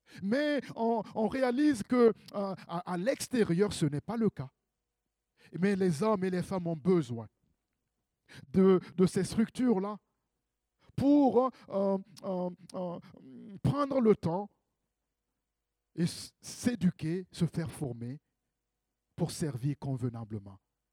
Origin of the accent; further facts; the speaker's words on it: Burkina Faso; Je connais bien ce pays parce que je viens du Burkina.